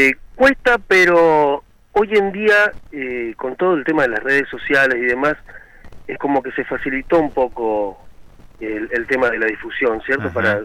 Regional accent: Santa Fe, Argentina; Yo soy de Santa Fe.

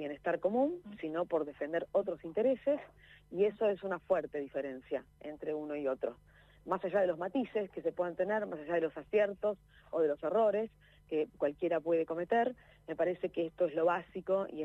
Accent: Argentina

